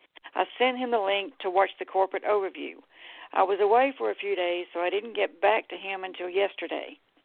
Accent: Atlanta, Georgia, United States; I'm from Atlanta, Georgia.

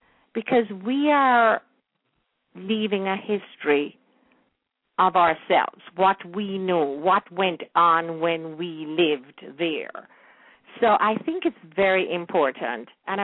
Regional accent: Jamaica; I remember when I was growing up in Jamaica

